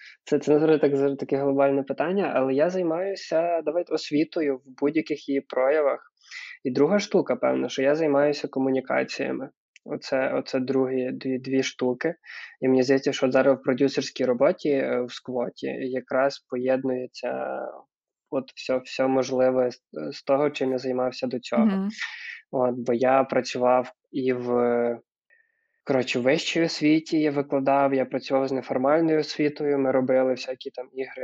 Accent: Khmelnytskyi Oblast, Ukraine; я з тієї частини України, яку ніхто не вважає своєю. Я з Хмельниччини, тому що західні кажуть, що ми типу центр, південь каже, що ми там північ, ну коротше, ми типу нічиї.

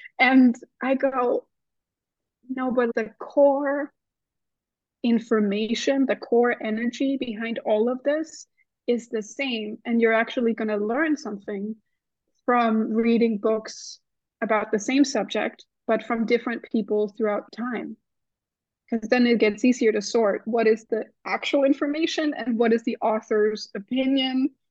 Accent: Denmark; English is a second language; moved away as an adult; now in New York, United States; because I come from Denmark originally. So I had moved continents. I was speaking a different language.

